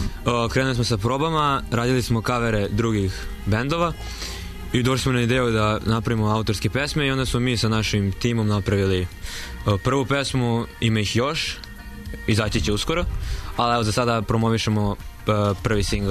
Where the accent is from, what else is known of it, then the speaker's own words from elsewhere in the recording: Belgrade, Serbia; ja sam sa Voždovca